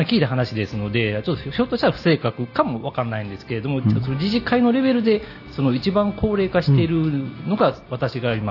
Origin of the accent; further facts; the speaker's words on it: Nara, Japan; もともと生まれも育ちも奈良ですので、ずっと地元にはいるところで